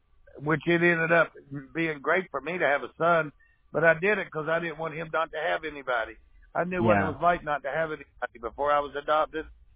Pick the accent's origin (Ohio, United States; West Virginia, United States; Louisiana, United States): West Virginia, United States; No, I'm from West Virginia originally.